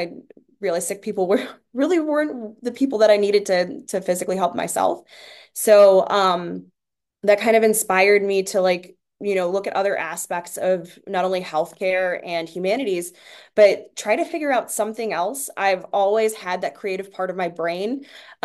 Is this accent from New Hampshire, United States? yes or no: no; Youngstown, Ohio, United States; born or raised there